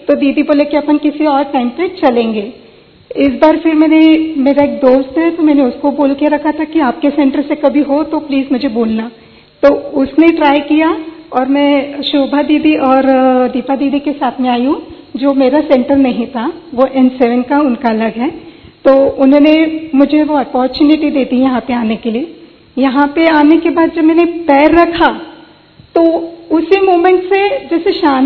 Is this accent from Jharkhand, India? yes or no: no; Chhatrapati Sambhajinagar, Maharashtra, India; पहले मैं छत्रपति संभाजी नगर से हूँ